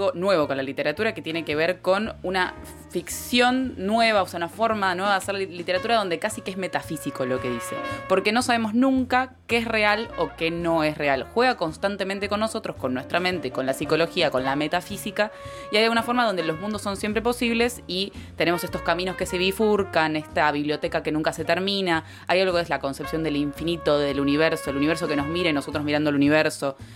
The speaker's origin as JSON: {"language": "Spanish", "country": "Argentina", "said": "nuestra obra fundacional como en argentinos es el Martín Fierro"}